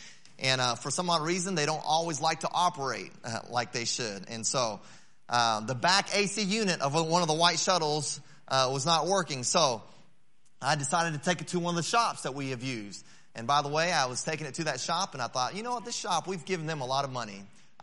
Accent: Belmont, North Carolina, United States; also born or lived in California; In the middle of my second grade year, my family and I, we moved from California to North Carolina. And that's where I grew up. I grew up in a little town called Belmont, just right outside of Charlotte.

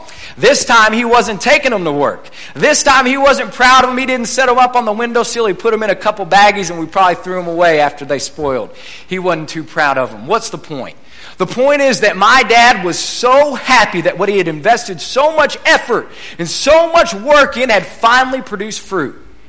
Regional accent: Midland, Texas, United States; I'm from Midland, Texas, and growing a garden in West Texas is not generally a good idea.

